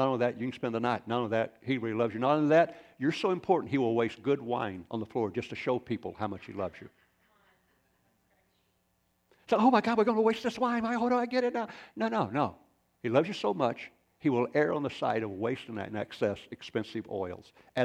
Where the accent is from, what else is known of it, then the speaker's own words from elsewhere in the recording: Arkansas, United States; I grew up in Arkansas with little dogs.